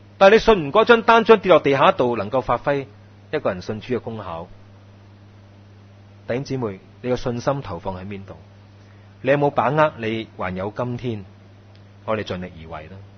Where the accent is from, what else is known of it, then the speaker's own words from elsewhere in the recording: Hong Kong; 不在症呢，是我哋香港人一个好严重的症状。